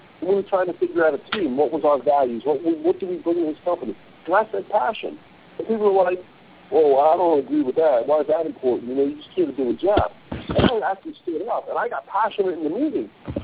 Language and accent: English; Philadelphia, Pennsylvania, United States; I'm from Philadelphia. We only throw left hooks.